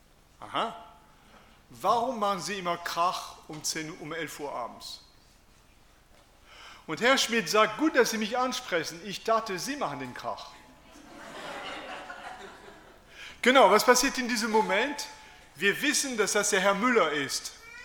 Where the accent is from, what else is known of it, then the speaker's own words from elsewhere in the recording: France; German is a second language; das ist Französisch und ich bin auch Franzose.